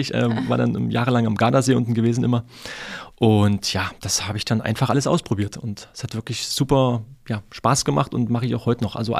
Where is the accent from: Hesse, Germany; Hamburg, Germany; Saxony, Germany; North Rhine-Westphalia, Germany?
Saxony, Germany; Leipzig; Für mich als Leipziger, der in jede Richtung 450 Kilometer hat